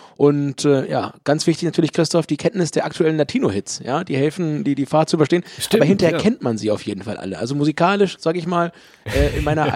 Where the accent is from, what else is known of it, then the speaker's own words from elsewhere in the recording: Hamburg, Germany; aus meiner Heimatstadt Hamburg.